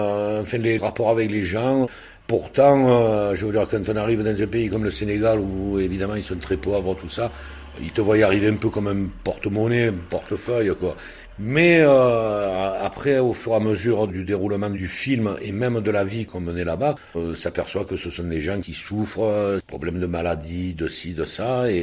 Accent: Provence-Alpes-Côte d'Azur, France; Moi, je suis provençal

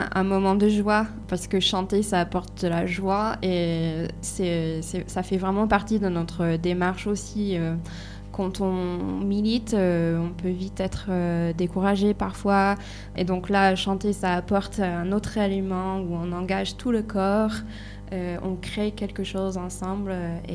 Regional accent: United States; French is a second language; Pour l'anglais, c'est facile parce que je suis américaine, donc je peux aller avec la prononciation.

